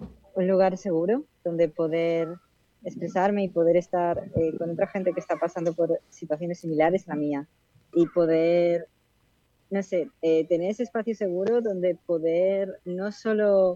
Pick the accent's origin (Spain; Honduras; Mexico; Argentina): Spain; Madrid, Community of Madrid; encantado. Tengo 19 años, utilizo el EYE. Soy de Madrid, soy estudiante